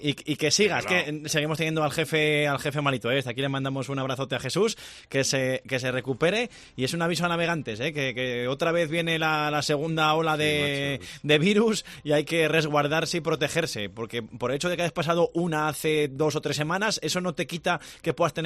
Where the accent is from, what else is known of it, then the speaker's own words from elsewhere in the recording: Zamora, Castile and León, Spain; y somos los zamoranos los que estamos sufriendo